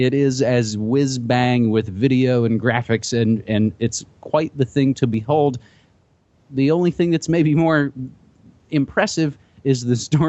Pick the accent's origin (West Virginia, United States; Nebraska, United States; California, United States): West Virginia, United States; the Rockefellers have had sort of a soft control over my home state of West Virginia for many a generation.